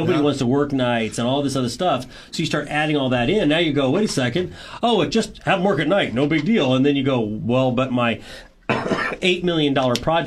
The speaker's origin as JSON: {"language": "English", "country": "United States", "said": "That's a big change of mindset as an American."}